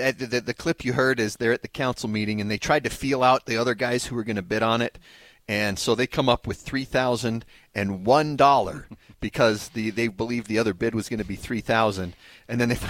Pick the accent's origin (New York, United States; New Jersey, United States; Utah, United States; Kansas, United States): Utah, United States; Yeah, granted, I grew up in Utah.